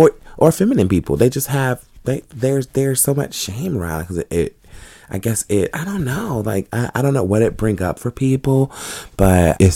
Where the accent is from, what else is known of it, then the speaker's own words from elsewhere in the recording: the South, United States; I'm a very kind and hospitable person. I'm from the South.